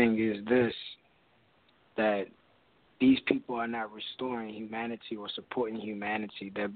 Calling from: Washington, District of Columbia, United States; I'm calling from out of Washington, D.C.

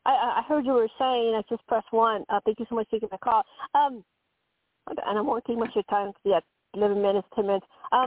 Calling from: Colorado, United States; Hi, ma'am. … from Colorado.

